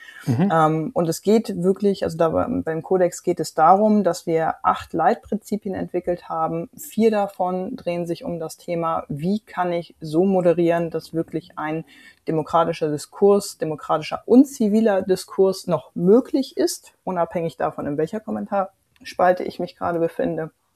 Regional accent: Hamburg, Germany; gerade als Hamburgerin. Ich habe lange in der Schanze gewohnt, um die Ecke vom Stadion

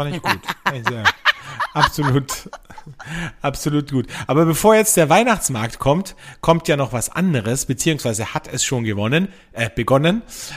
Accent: Austria; Das wird sie nicht ausgehen, sagen wir bei uns in Österreich, gell?

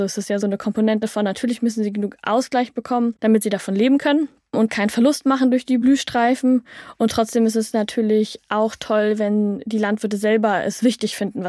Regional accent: Berlin, Germany; ich komme ja aus Berlin

